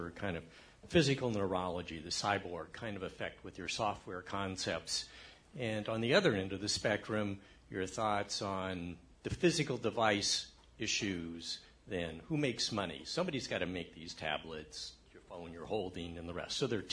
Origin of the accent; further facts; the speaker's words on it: Falls Church, Virginia, United States; I'm from Falls Church, Virginia.